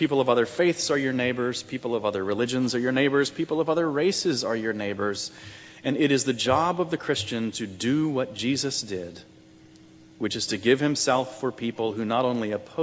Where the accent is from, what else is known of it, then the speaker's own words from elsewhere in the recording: Virginia Beach, Virginia, United States; Now, I grew up in Virginia Beach, as did my brother and my sister who are here today.